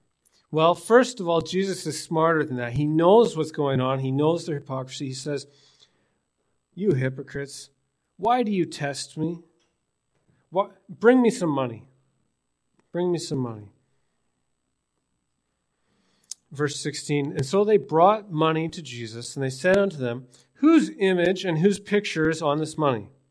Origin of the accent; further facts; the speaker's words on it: British Columbia, Canada; And I come from British Columbia.